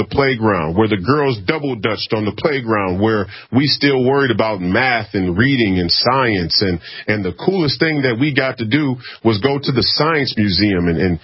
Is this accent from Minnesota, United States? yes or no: yes; Minnesota, United States; You know, I'm from here. I'm from Minnesota.